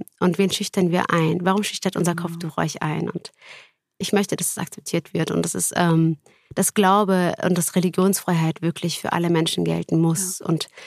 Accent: Fulda, Hesse, Germany; ich bin in Fulda aufgewachsen, eine sehr katholische, konservative Stadt, die Domstadt, auch genannt Barockstadt.

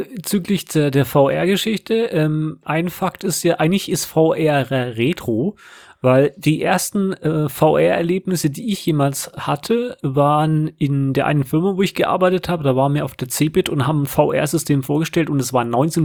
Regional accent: Bavaria, Germany; Und dann gab es noch ein bisschen Bayerischer Rundfunk, also da, wo ich aufgewachsen bin.

